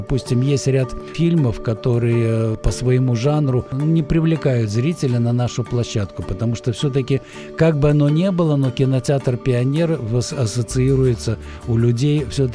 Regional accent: Minsk, Belarus; Вот я как минчанин, естественно

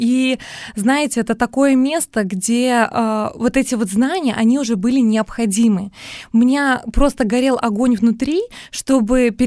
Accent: Vitebsk Region, Belarus; born there; я родилась в Мёрском районе. Это место, наполненное красотой природы и народным творчеством

